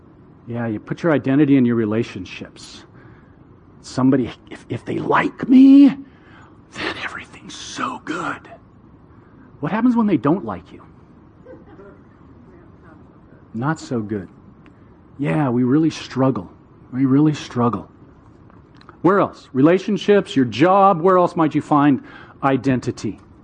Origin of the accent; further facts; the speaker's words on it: Bellevue, Washington, United States; I grew up in Bellevue. And Bellevue at that time still was a fairly affluent suburb of Seattle, but nothing compared to what it is now.